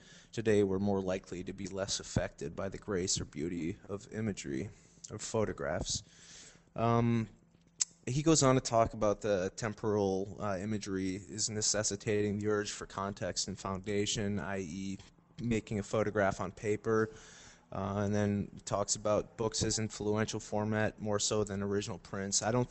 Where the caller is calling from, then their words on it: Palermo, Sicily, Italy; I'm calling from Palermo, Italy.